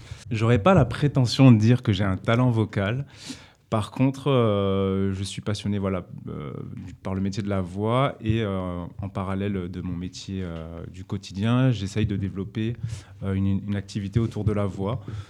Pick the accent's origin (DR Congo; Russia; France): France; Toulouse, Occitanie; Et je viens de Toulouse, avec un groupe de copains